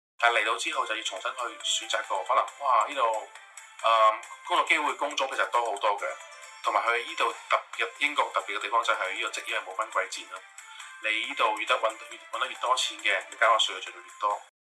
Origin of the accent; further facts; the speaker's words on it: Hong Kong; also born or lived in Taiwan; now in United Kingdom; 我係香港人啦，但係我係喺台灣嗰度讀大學，所以就我覺得嗰種感覺係有個連結喺度，亦都係俾我一個人嚟到英國一個陌生嘅地方啦。